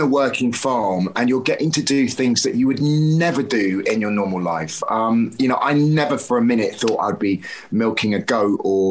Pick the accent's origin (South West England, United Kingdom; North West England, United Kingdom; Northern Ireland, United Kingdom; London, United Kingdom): South West England, United Kingdom; I'm a country boy at heart. I grew up in Devon as a child.